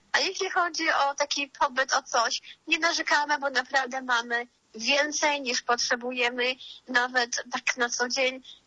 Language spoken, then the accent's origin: Polish; Ukraine; now in Poland; między sobą też cały czas mówimy, my Ukraińcy, że od Polaków dostaliśmy najwięcej pomocy